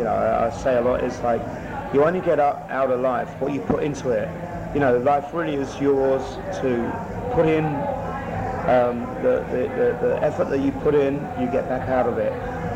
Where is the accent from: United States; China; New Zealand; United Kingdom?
United Kingdom; England; I'm an Englishman, but England exploits Scotland and Wales and Ireland, of course.